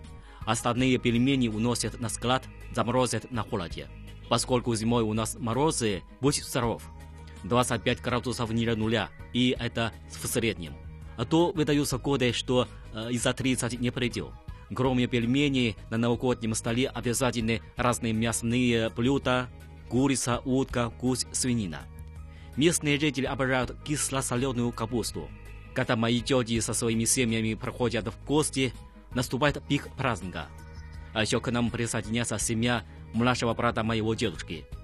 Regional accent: Wangjia Wobu, Heilongjiang, China; Мое родное село Вангзя-Уобу расположено на северо-востоке страны в провинции Хэлунцзян.

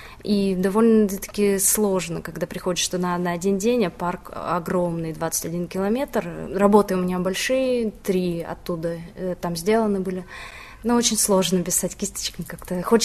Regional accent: Far East, Russia; now in China; Ну, меня давно интересовала культура Китая, еще со школы, так как я с Дальнего Востока, Китай очень близок к нам, поэтому с детства интересуюсь историей, культурой.

